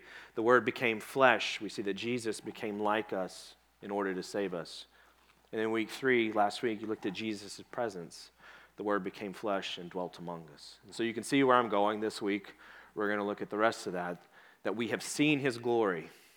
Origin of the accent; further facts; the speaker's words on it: the South, United States; I grew up in the South. We got lakes, and I'm like, I know what a lake is.